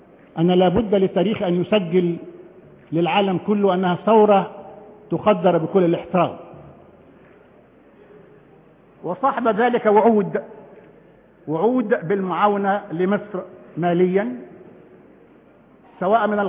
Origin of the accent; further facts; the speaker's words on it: Egypt; كمصري قبل أن أكون مسؤولا